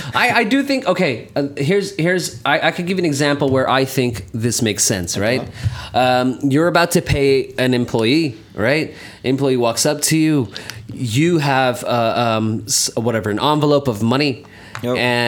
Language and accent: English; Saudi Arabia; I'm Pakistani, I was brought up in Saudi Arabia